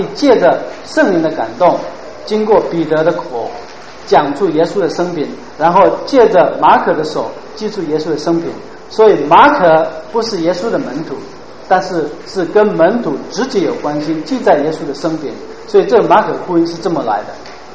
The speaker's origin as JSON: {"language": "Chinese", "country": "China", "said": "外国人翻中文，好像我们中国人讲英文一样，常常不容易很通顺，对不对？"}